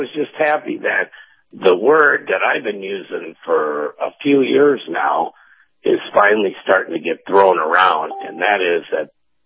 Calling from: Tampa, Florida, United States; in Tampa.

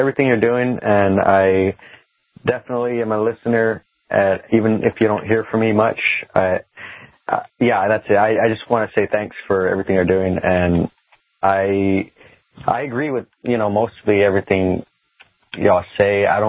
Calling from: United States; from America.

